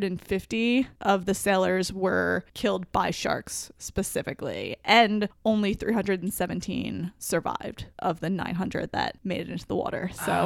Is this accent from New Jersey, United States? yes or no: yes; New Jersey, United States; So I grew up in New Jersey, actually right near the coast